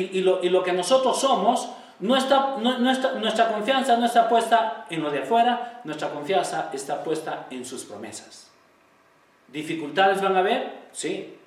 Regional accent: Peru; Se dice que en el Perú nosotros somos peruanos

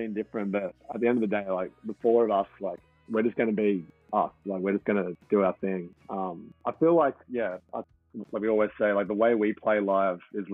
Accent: Australia; I think we've been told it's hard to sell tickets in Germany and France as an Australian man.

